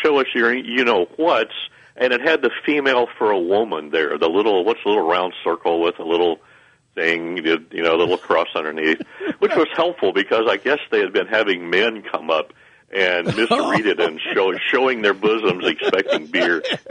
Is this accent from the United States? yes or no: yes; the South, United States; I'm from the South. I don't have any problems with the Confederate flag